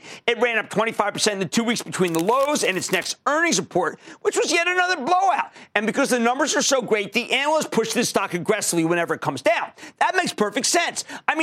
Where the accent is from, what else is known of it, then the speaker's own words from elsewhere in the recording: New Jersey, United States; Let's go to Phil, my home state of New Jersey.